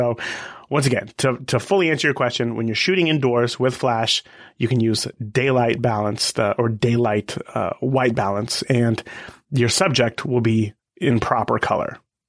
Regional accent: California, United States; When I was in sixth and seventh grade, growing up in California, we got to spend a week in Yosemite for a school trip.

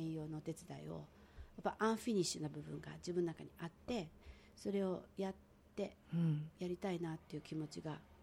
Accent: Tokyo, Japan; born there; 私なんか東京で生まれてなんだかんだあってもこう守られてきた、うん、日本人にこの時代生まれてるっていうのはある程度祝福ですよ ね、

